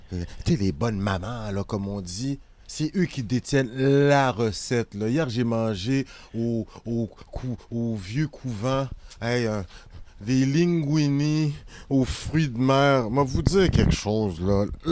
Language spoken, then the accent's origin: French; Quebec, Canada; born there; Alors, je viens des Caraïbes d'origine. Moi, je suis né au Québec, mais mes parents viennent d'Haïti. Je suis un gars des îles, moi